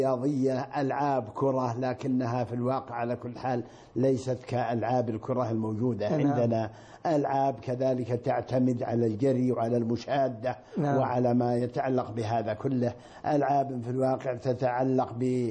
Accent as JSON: {"language": "Arabic", "town": "Shaqra", "region": "Riyadh Province", "country": "Saudi Arabia", "tie": "born or raised there", "said": "وفي نفس الأمر ولدت في هذه البلدة، وهي بلدتي وبلد آبائي وأجدادي منذ أكثر من 8 قرون، 9 قرون"}